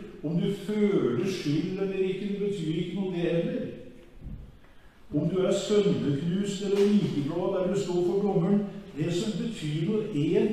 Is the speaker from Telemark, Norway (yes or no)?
yes; Kragerø, Telemark, Norway; Jeg kjenner en eldre dame nede i Kragerø, en Sandedal, der jeg kommer fra.